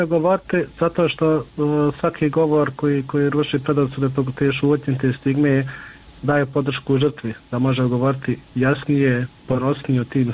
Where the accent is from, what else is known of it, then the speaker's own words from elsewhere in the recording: Bosnia & Herzegovina; kod nas u Bosni